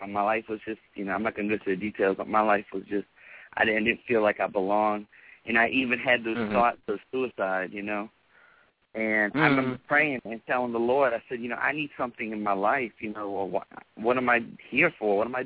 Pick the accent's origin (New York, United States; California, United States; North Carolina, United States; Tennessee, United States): North Carolina, United States; Oh, man. Well, I'm a Carolina boy. I was born in North Carolina.